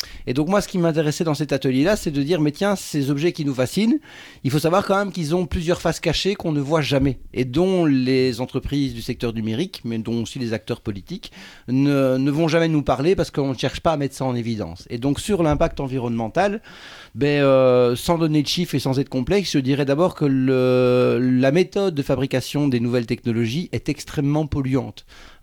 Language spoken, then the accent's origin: French; Belgium; je viens de Belgique, donc j'ai fait la route en train pour venir ici